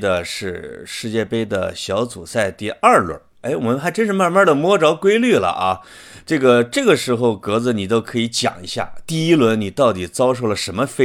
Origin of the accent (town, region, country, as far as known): China